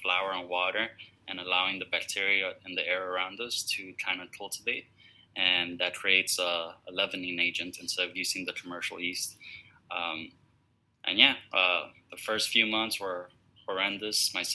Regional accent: Miami, Florida, United States; So I'm born and raised in Miami. My background's Colombian.

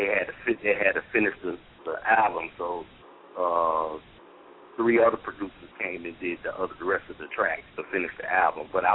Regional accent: Atlanta, Georgia, United States; Yeah, I'm from Atlanta.

